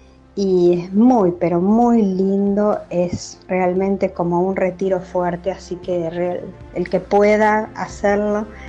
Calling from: Buenos Aires, Argentina; soy de Ciudad Autónoma.

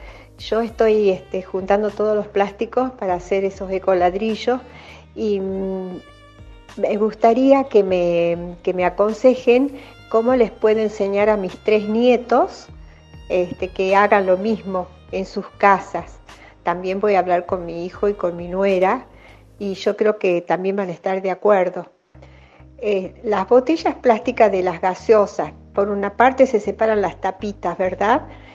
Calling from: San Miguel de Tucumán, Tucumán, Argentina; Soy de San Miguel de Tucumán.

